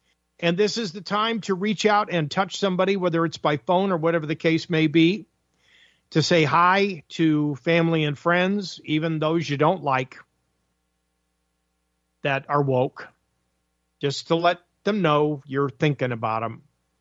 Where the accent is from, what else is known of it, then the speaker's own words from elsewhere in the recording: Connecticut, United States; when I was growing up in Connecticut, colder than snot.